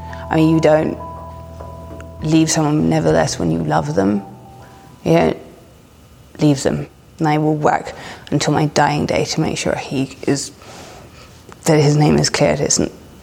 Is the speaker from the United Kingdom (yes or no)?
yes; England, United Kingdom; I'm English.